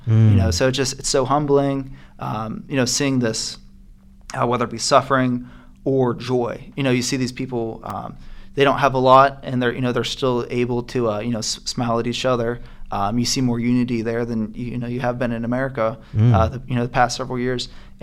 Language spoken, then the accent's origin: English; Moon Township, Pennsylvania, United States; I'm from Moon Township here, and Chi Alpha has had an impact on my life in some way.